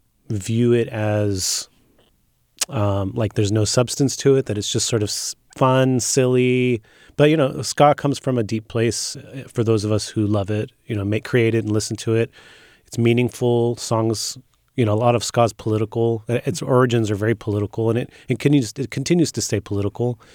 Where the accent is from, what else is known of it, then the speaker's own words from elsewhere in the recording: California, United States; I live in Bay Area. I'm from the Bay Area.